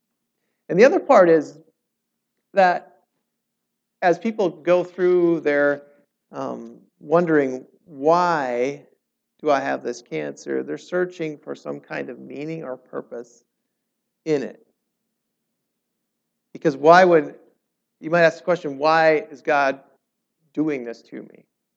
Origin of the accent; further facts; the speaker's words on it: Minnesota, United States; But I grew up in Minnesota. Seems like a long ways away, right? And really cold.